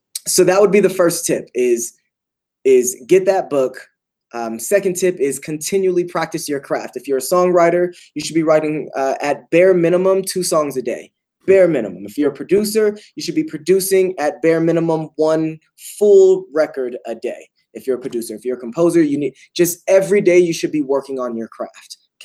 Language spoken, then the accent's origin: English; California, United States; now in Colorado, United States; I'm from California. I live in Colorado right now. But California, I kind of traded the beaches for the mountains.